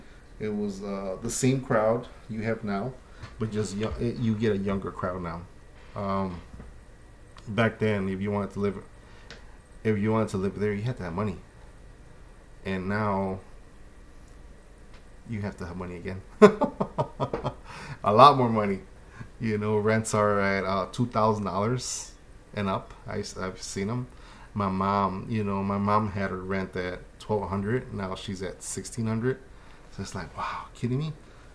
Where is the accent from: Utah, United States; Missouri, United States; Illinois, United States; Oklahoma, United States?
Illinois, United States; Chicago; So I was born and raised in Bucktown, Wicker Park, you know, Humboldt Park, and those were my areas. You know, that I was born and raised.